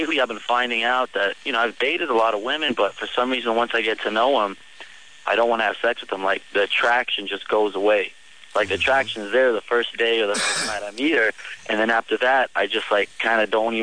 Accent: Pleasanton, California, United States; 26, yeah. I'm from Pleasanton out here in California.

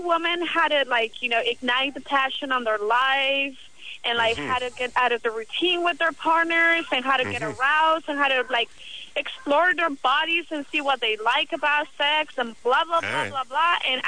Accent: Mexico City, Mexico; I'm actually from Mexico City.

